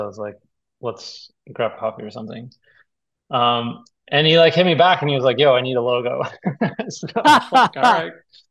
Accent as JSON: {"language": "English", "region": "Colorado", "country": "United States", "said": "I'm not from LA. I'm actually originally from Colorado, but family has kind of migrated out there"}